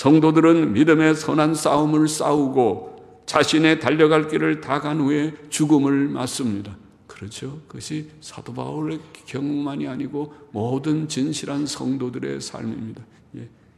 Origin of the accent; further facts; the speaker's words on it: Gyeonggi Province, South Korea; 서울 딱 경기도, 전 경기도 사람이니까 경기도에서 서울 딱 진입하면